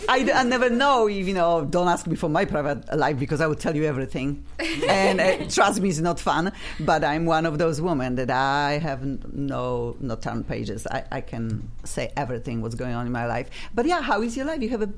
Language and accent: English; Poland; English is a second language; now in United States; People remember we came here from Poland